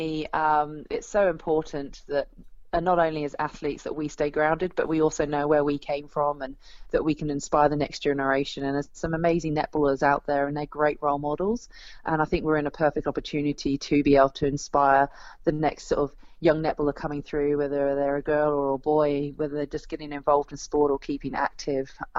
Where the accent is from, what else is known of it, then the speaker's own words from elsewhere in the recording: England, United Kingdom; now in Australia; living out in Australia at the moment, I know how eager the Aussies are to come over on our turf and really hand it to us.